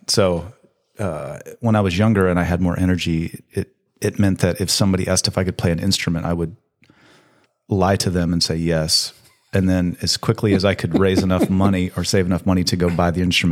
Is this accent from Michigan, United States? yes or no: yes; Michigan, United States; moved away as an adult; now in Nashville, United States; I grew up in Michigan and I escaped there at the age of 22. It's beautiful, but it tries to kill you about 6 months out of the year with cold.